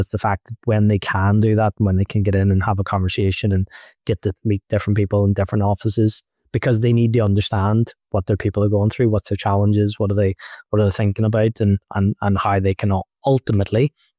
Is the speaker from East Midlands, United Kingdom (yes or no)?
no; Belfast, Northern Ireland, United Kingdom; millions and billions of kids all like me growing up in Belfast wanted to do.